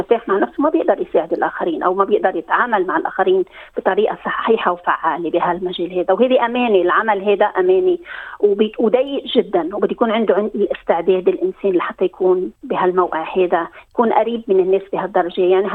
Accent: Yaroun, South Governorate, Lebanon; now in Australia; وأعمل كأخصائية نفسية لأكثر من 25 سنة، من أصول لبنانية هجرت إلى أستراليا من حوالي 40 سنة تقريبا، من ضياع حلو كتير اسمه يارون بجنوب الجنوب بلبنان، ومعروفة بالهجرة على مدى الأجيال.

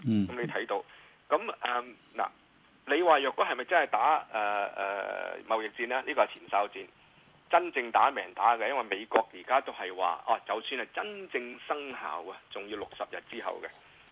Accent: China; 因為我哋是中國人吃豬肉的國家

